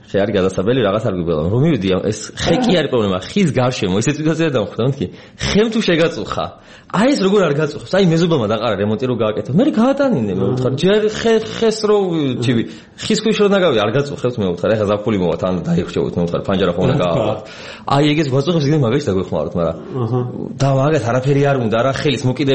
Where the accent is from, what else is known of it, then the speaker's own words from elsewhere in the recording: Tbilisi, Georgia; born there; თბილისი ჩემია, აქ დაბადებული ვარ, ჩვენი ეს თბილისი და იგივე ჩემი სახლია